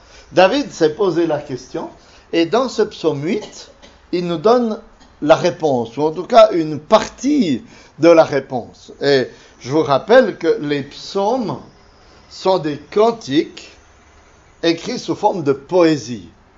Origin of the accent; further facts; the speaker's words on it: Switzerland; now in France; Mais mon accent me trahit, bien sûr, je ne suis pas mulhousien de souche, mais suisse.